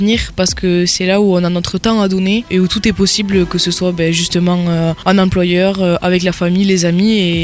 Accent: Agen, Nouvelle-Aquitaine, France; born there; J'ai 19 ans et je suis née à Agen, donc je suis d'origine du Lot-et-Garonne et habitant proche du Gers.

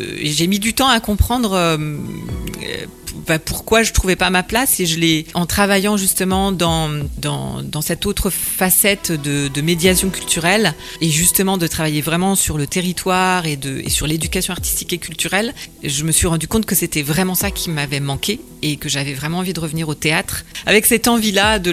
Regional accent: Grand Est, France; donc je suis originaire des Ardennes

